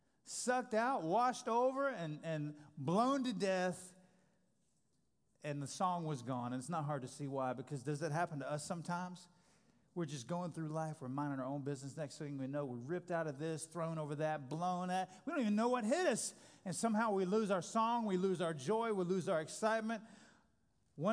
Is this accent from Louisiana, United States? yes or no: yes; New Orleans, Louisiana, United States; I grew up in New Orleans, and the houses there have to be built on what's called pylons.